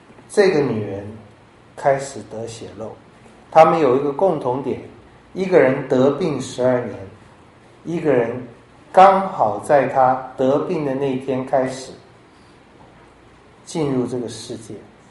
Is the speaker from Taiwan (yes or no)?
yes; Taiwan; 我们台湾人也是，中国大陆也是，穷怕了，穷怕了